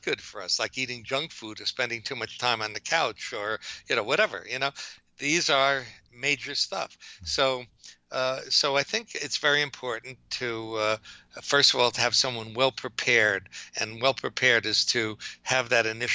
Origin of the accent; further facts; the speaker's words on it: New Jersey, United States; I'm from Jersey, so Jersey, we have an ocean closer, but we still go up.